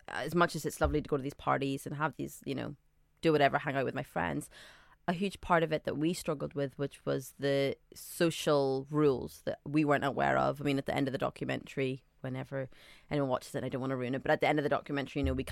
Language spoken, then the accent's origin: English; Northern Ireland, United Kingdom; also born or lived in Sudan / Scotland; now in London, United Kingdom; I always had this identity sort of being Sudanese, growing up in Northern Ireland, then moving to Scotland and now living in London.